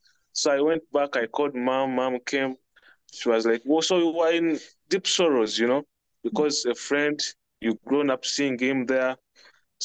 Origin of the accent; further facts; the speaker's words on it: Entebbe, Central Region, Uganda; from Uganda, basically from Entebbe. For those who have visited Uganda, they know Entebbe because this is where our airport is.